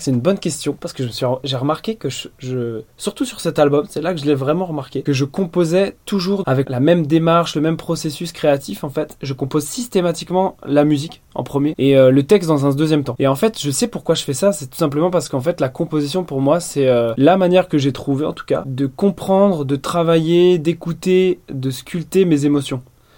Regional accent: Brittany, France; des groupes bretons parce qu'on vient de Bretagne

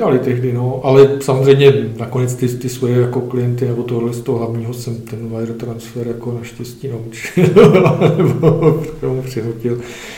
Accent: Prague, Czechia; now in Říčany, Czechia; já jsem Pražák rodilej, že jo, a jako měl jsem Prahu jako velmi rád, poměrně dlouho

